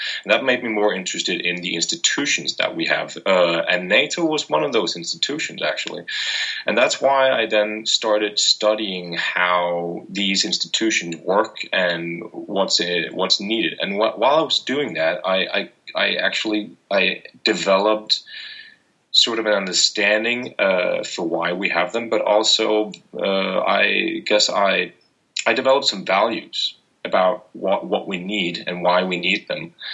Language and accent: English; Capital Region of Denmark, Denmark; I come from Denmark. I grew up in a small town outside Copenhagen. I grew up in a forest, in fact.